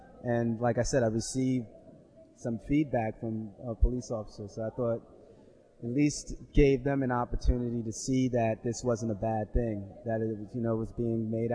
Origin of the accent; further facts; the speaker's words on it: New York City, New York, United States; I'm from New York City and I'm a musician by trade.